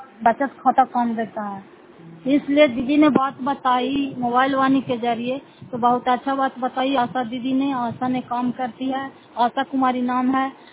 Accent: Fatehpur, Bihar, India; घर फतेहपुर, पंचायत मकौता, जिला नालंदा, कराकसरा ब्लॉक की निवासी हूँ।

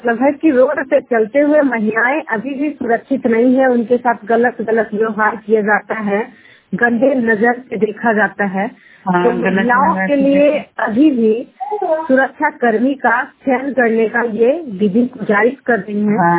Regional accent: Narhiganj, Bihar, India; मैं नारजीगंज नवादा से बिलोंग करती हूँ

